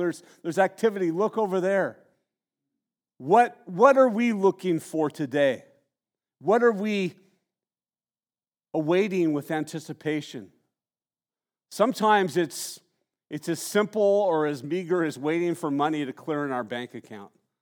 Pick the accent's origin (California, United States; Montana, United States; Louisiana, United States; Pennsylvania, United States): California, United States; Santa Barbara; I remember growing up in Santa Barbara when I was younger, I did a lot of surfing.